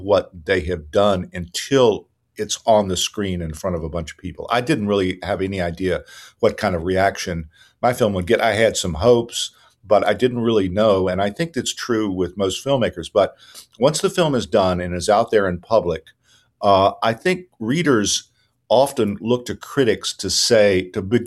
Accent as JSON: {"language": "English", "region": "the South", "country": "United States", "tie": "born or raised there", "said": "growing up in the South, I became very aware of being a Southerner."}